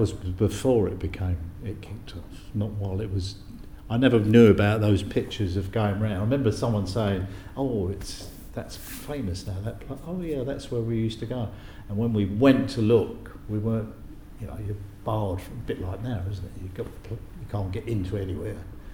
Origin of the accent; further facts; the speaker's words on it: Bethnal Green, London, United Kingdom; moved away; we grew up in Bethnal Green together. But I've never seen them since I moved away, so that's 50-odd years ago.